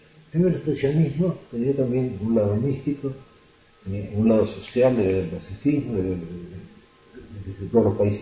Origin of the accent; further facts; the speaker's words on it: Spain; soy español, que es una forma del italiano